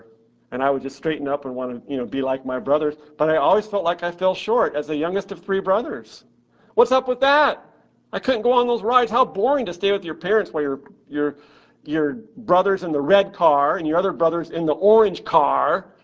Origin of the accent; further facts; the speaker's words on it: Anaheim, California, United States; When we would go to Knott's or Disneyland, I grew up right here in Anaheim